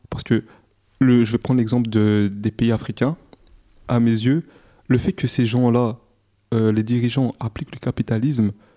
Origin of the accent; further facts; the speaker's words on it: Rwanda; Moi, je suis rwandais